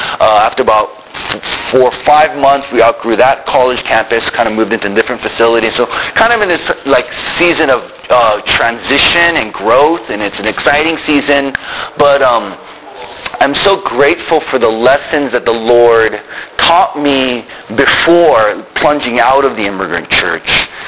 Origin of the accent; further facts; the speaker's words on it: Tokyo, Japan; my wife, Unsho, she grew up in the Philippines. I grew up in Tokyo. We're both missionary kids. And so we met in Chicago, so kind of like all over the world.